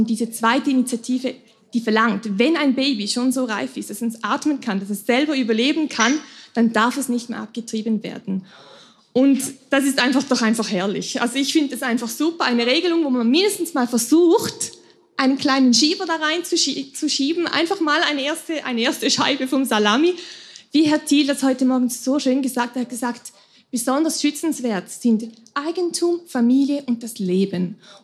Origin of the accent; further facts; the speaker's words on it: Switzerland; Ist doch toll, wenn wir diese Rechte als Schweizer noch nutzen, solange wir noch können.